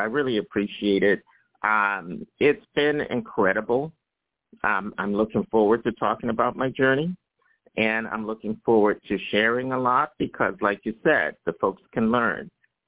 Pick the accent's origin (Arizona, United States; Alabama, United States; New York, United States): New York, United States; I am a New Yorker, and I can tell you that that little amount is not much to pull together.